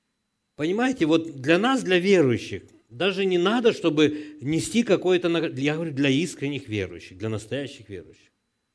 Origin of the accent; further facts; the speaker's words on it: Ukraine; Да, я с Украины. Я переживаю за украинский народ